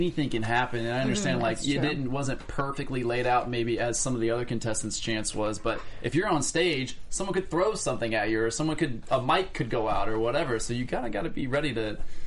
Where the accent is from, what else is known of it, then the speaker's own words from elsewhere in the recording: Pensacola Beach, Florida, United States; I am from the Redneck Riviera, Pensacola Beach, Florida.